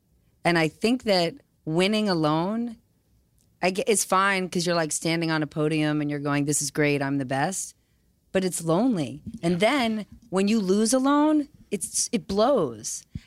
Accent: United States; Being American.

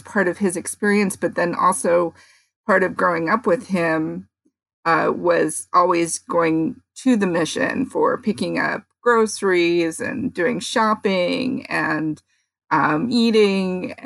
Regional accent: San Francisco, California, United States; also born or lived in Daly City; Well, I grew up a little bit in Noe Valley. I grew up a little bit around Union Street, the Marina Pacific Heights area, actually, and a little bit in Daly City, where just on the edge of San Francisco

